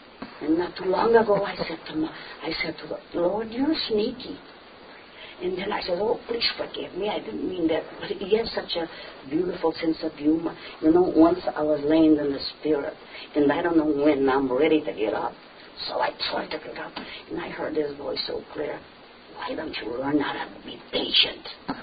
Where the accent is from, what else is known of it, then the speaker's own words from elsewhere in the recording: Portugal; See, I was brought up in Portugal, and we had pigs and sheep and chickens.